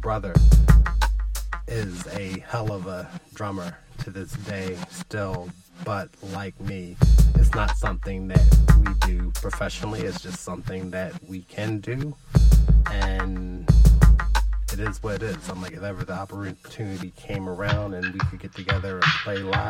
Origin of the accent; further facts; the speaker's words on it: Philadelphia, Pennsylvania, United States; I grew up in West Oak Lane, so city block had 60 houses on it, row houses.